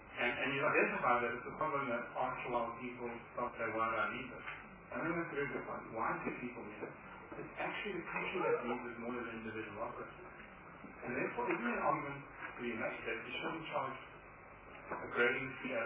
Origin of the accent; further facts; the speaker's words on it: Maui, Hawaii, United States; I'm actually from Maui.